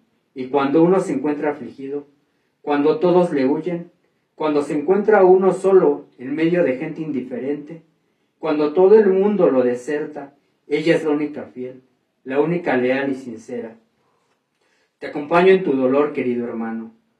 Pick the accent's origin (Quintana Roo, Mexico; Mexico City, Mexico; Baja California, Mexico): Mexico City, Mexico; Coyoacán; soy de los Pedregales de Santo Domingo, Coyoacán.